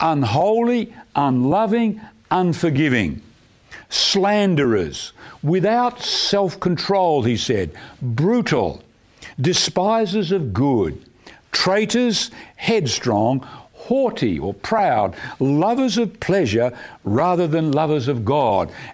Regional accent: Perth, Western Australia, Australia; when I was a kid growing up in Perth in Western Australia, in summertime we'd go sleep outside because it gets hot in Perth.

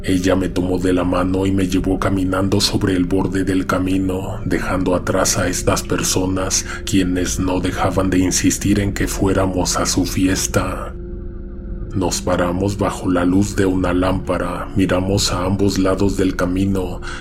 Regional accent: Matamoros, Tamaulipas, Mexico; Soy de Matamoros

